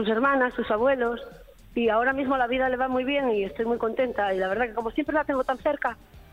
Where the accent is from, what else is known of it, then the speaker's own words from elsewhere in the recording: Gijón, Asturias, Spain; Soy de Asturias, de Gijón.